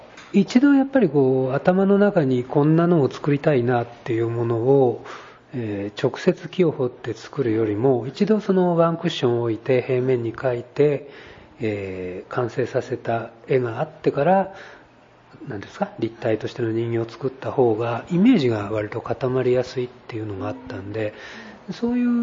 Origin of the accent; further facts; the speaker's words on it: Shizuoka, Japan; moved away as an adult; now in Kyoto, Japan; 出身私は静岡なんですけれども、で学校卒業しまして、京都のその伝統的な御所人形っていうのを作ってる先生のところに弟子入りする形で京都に出てきたんですよ。